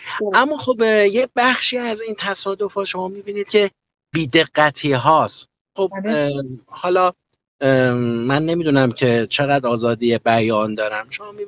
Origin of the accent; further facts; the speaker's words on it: Tehran, Tehran Province, Iran; یعنی مثلا من اهل تهرانم، این جسم با همراه با خانواده میاد سفر میکنه به کاشان